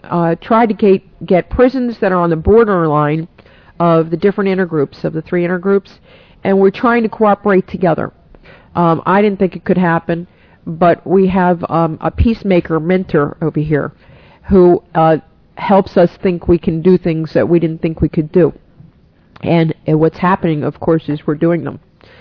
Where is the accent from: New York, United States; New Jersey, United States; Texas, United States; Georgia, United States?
New York, United States; And by the way, I'm a New Yorker. I'm not a Philly. I'm a Philly from New Yorker.